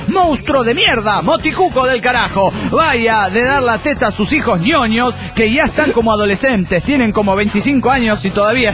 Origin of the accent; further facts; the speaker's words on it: Quito, Pichincha, Ecuador; soy el gusano de Quito, Ecuador.